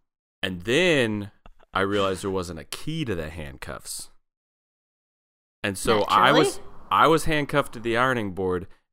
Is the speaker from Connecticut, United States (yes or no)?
no; Arizona, United States; also born or lived in Washington; When I was in fifth grade, we moved from Washington to Arizona, and we moved into this new house in Arizona.